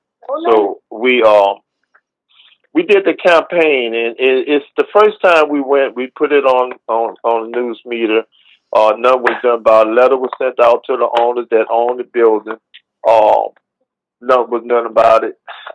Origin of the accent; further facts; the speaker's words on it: New Orleans, Louisiana, United States; I'm originally from New Orleans. As a matter of fact, I'm originally from the Lower Ninth Ward right here where I was born in 1954 in lower part of the Ninth Ward.